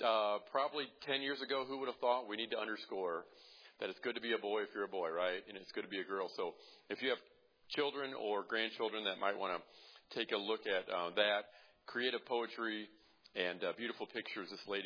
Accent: Illinois, United States; We're from the People's Socialist Republic of Illinois.

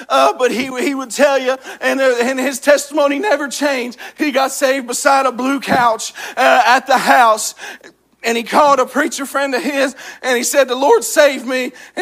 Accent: West Virginia, United States; I'm from West Virginia. I'm a lot different.

